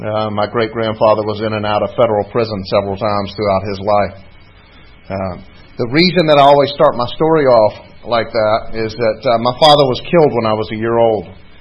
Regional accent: North Carolina, United States; I'm from North Carolina. Born in North Carolina, and my mother's family were a really hard-working group of people.

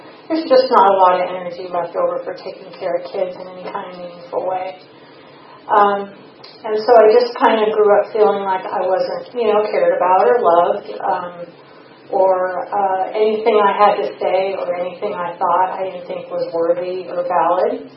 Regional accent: Los Angeles, California, United States; born there; I was born in Los Angeles, California

